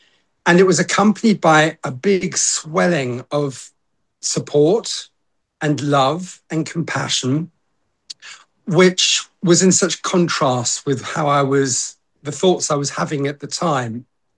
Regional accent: Welwyn Garden City, East of England, United Kingdom; I was brought up in Welwyn Garden City, and there's a lovely wood opposite, directly opposite where we lived.

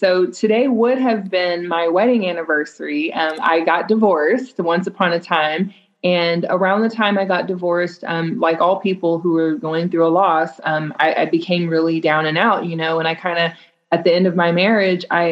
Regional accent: Dallas, Texas, United States; So I'm a native of the Dallas-Fort Worth Metroplex. I'm from Dallas, Texas.

